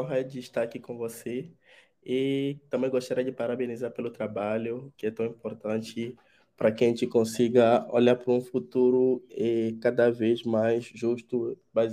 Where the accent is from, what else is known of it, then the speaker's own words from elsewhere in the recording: Lomé, Maritime, Togo; Portuguese is a second language; moved away; na capital, né, togolesa, onde é Lomé, de onde eu sou originário.